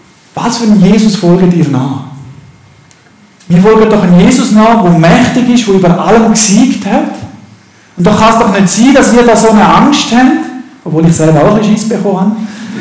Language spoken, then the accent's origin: German; Switzerland; Und als Schweizer habe ich dann schon gedacht